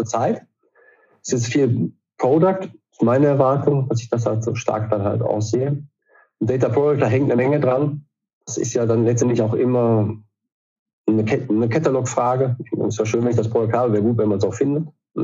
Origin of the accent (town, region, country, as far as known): North Rhine-Westphalia, Germany